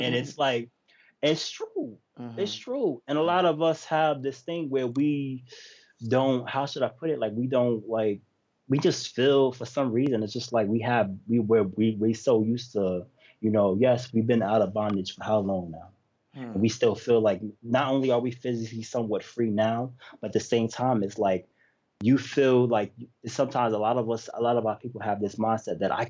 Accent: Yonkers, New York, United States; I grew up right around the corner from School Street. You know what I mean? In Yonkers, New York, where … grew up at.

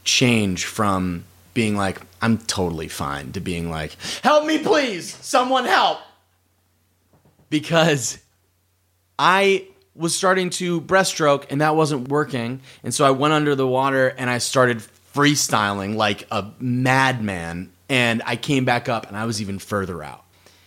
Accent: Massachusetts, United States; So I grew up in Massachusetts. I went to an all-boys Catholic school, came from an Irish Catholic family.

